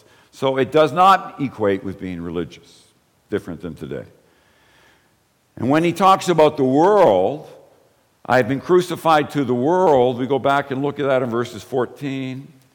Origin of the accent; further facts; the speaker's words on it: Ireland; So I'm Irish. So if I only think of how the Irish are doing, how they are being received, then I'm identifying with them at the expense of everybody else.